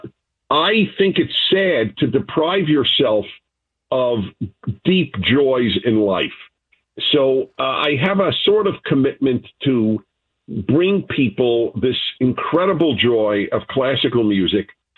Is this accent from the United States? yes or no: yes; New York, United States; I grew up in New York, and they made $1 seats available to shows and plays and ballets and operas and concerts. And I took all of them.